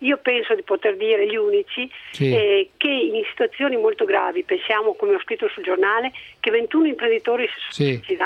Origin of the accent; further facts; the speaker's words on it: Veneto, Italy; C'entro perché sono veneta